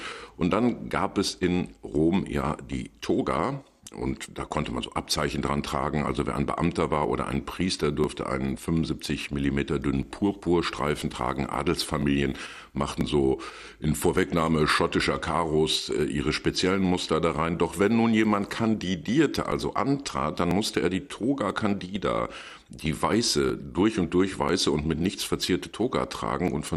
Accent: Dortmund, North Rhine-Westphalia, Germany; Nein, als Dortmunder tut es mir ja leid, weil ich empfinde wirklich Mitleid

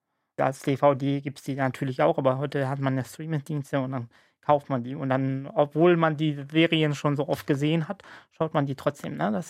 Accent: Romania; Ich bin in Rumänien auf dem Dorf groß geworden.

